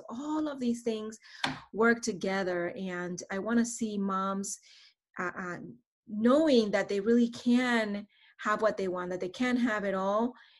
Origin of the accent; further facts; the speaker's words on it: Panama; now in Portland, United States; So I am originally from Panama